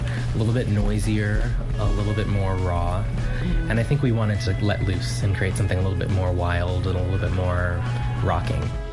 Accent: Ethiopia; now in Washington, D.C., United States; But insofar as we are immigrants and we are Ethiopian American, you know, Washington is an incredibly important city for that.

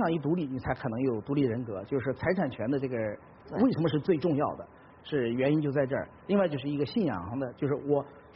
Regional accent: China

